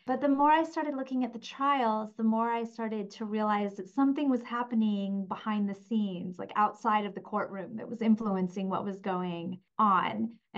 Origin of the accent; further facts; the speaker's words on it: United Kingdom; I am a British historian.